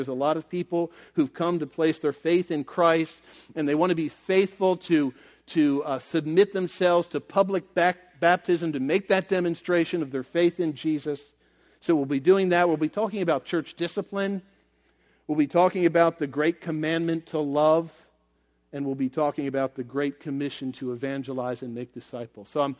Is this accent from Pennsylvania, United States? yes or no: yes; Hatboro, Pennsylvania, United States; I'm from Hatboro, the mighty Hatboro Horsham Hatters. You know, you've probably heard of us.